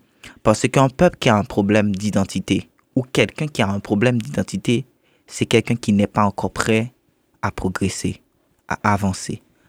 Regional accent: Haiti; Deuxièmement, parce que j'ai évolué et j'ai grandi en Haïti.

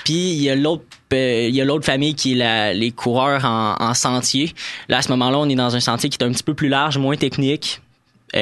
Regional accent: Saint-Raymond, Quebec, Canada; Je viens de Saint-Raymond-de-Portneuf, là. Fait qu'il y a la vallée Bras-du-Nord là-bas. Super beau terrain de jeu pour tout ce qui est vélo de montagne.

